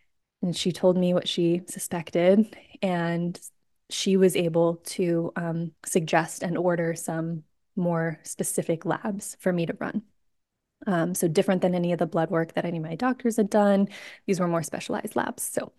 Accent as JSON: {"language": "English", "region": "Washington", "country": "United States", "also_born_or_lived": "California", "said": "I had lived in California a long time, and I'm from Washington originally."}